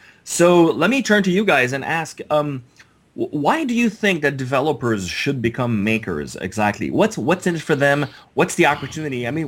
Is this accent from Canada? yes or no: yes; Canada; I'm actually French-Canadian, so you can all go back to just listening to what we're saying instead of trying to analyze my accent.